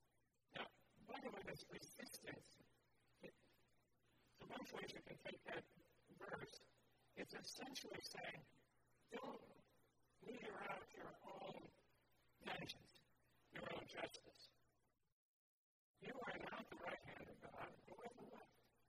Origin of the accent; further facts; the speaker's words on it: Brooklyn, New York, United States; I grew up in Brooklyn, New York, and I didn't teach these principles on the street.